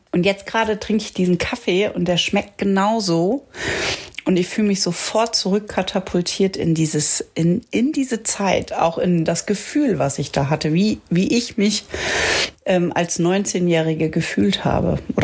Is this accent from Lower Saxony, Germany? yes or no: yes; Achim, Lower Saxony, Germany; Jetzt bin ich hier in Lötz zu Hause und aufgewachsen bin ich ja in Achim bei Bremen.